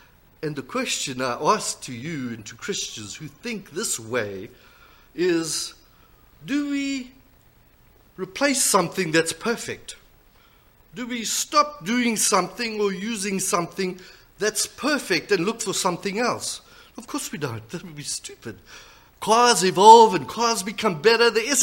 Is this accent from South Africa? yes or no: yes; South Africa; I'm from South Africa.